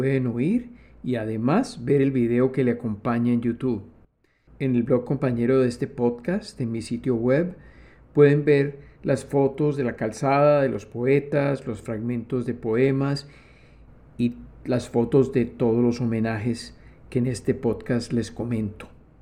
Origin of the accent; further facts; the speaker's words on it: Guatemala; De México pasemos a Guatemala, mi tierra natal